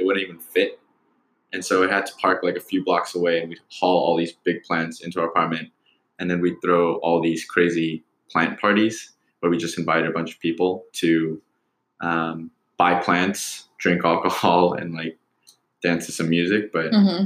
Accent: California, United States; now in New York, United States; Ryan and I, we are from California. And we grew up in places surrounded by verdant, thriving foliage. And so when we moved to New York

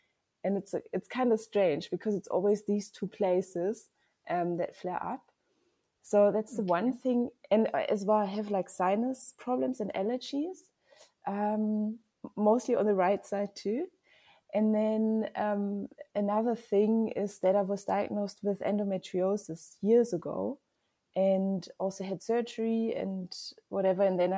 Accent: Germany; English is a second language; now in South Africa; I'm from Germany, but I do live most of the time in South Africa now. So I think it's a bit of a mixture, but I'm German

